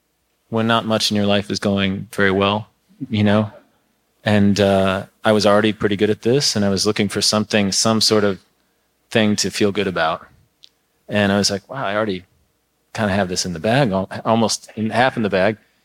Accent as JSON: {"language": "English", "town": "Lake Bluff", "region": "Illinois", "country": "United States", "tie": "born or raised there", "said": "Well, I grew up around Chicago, north of Chicago, in Lake Bluff, Illinois."}